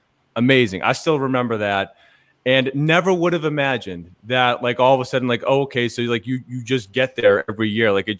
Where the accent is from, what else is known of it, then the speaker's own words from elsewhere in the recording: Foxborough, Massachusetts, United States; So, I mean, born and raised in New England, literally Foxborough, Mass. I could throw a football a couple times and hit the stadium.